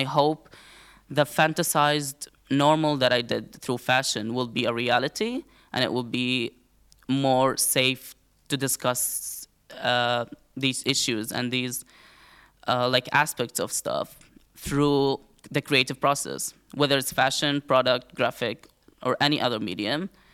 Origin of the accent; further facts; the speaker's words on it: Palestine; English is a second language; when I tell people like, oh yeah, I'm from Palestine